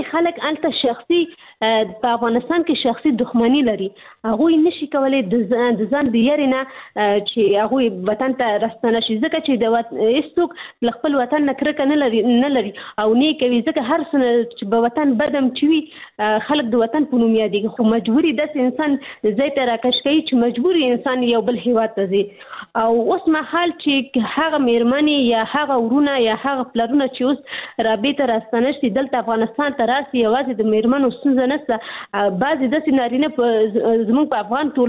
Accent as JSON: {"language": "Pashto", "country": "Pakistan", "tie": "born or raised there", "said": "زه په پاکستان کې پیدا شوې یم، هلته مې ژوند تیر کړی، تر لسنه پورې ما درس ویلي"}